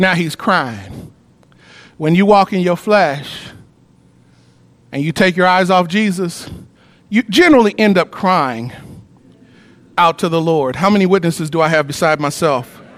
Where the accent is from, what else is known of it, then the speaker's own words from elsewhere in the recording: Wellston, Missouri, United States; I'm so glad I was raised in Wellston. Harlem in New York terms.